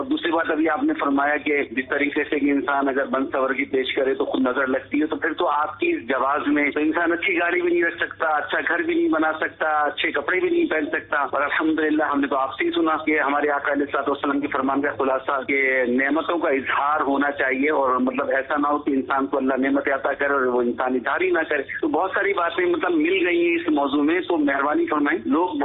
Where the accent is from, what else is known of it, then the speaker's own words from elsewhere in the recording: Karachi, Sindh, Pakistan; میں کرانچی سے تعلق رکھتا ہوں